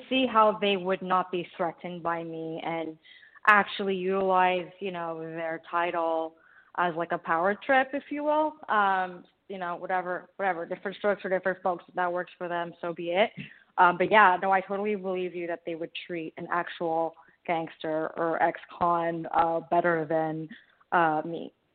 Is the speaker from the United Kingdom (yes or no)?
no; Canada; Listen, I'm Canadian.